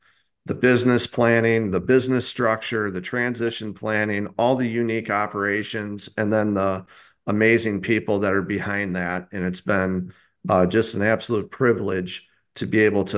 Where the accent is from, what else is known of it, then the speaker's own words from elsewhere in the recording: Genoa, Illinois, United States; I'm from Genoa, Illinois.